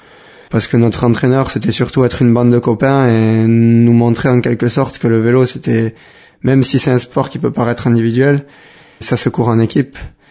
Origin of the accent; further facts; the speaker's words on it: Bayonne, Nouvelle-Aquitaine, France; born there; j'ai 21 ans, je vis à Sparin au quartier Sélaille et je suis né à Bayonne.